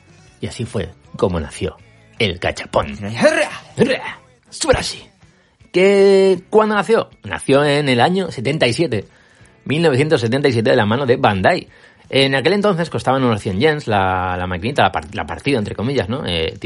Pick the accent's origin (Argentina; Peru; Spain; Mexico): Spain; Valencia, Valencian Community; Yo recuerdo de pequeño aquí en España, ¿no? En Valencia